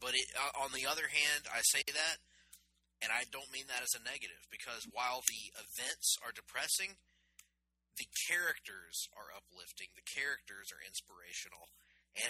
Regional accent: Southern United States, United States; We come from the South, folks, so we've also watched a lot of Jeff Foxworthy over the years.

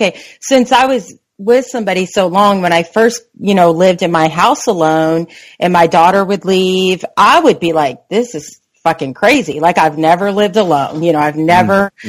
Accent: Pittsburgh, Pennsylvania, United States; I'm from Pittsburgh, actually, is where all my family lives

